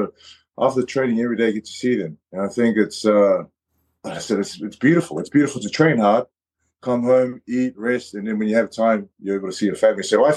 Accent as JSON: {"language": "English", "region": "Auckland", "country": "New Zealand", "tie": "born or raised there", "said": "growing up in South Auckland"}